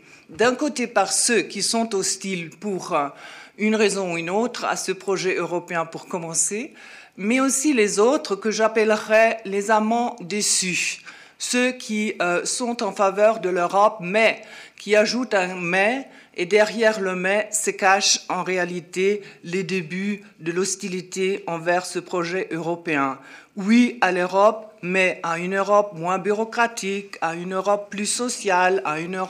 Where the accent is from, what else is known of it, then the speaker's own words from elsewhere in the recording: Austria; now in France; je viens de l'Autriche, je représente l'Autriche ici en France.